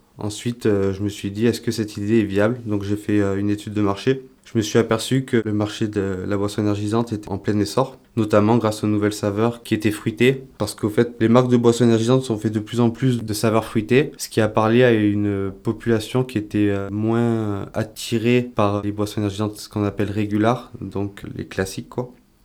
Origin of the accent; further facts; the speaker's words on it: Aubenas, Auvergne-Rhône-Alpes, France; Oui, je suis originaire d'Ardèche, je suis né à Aubenas.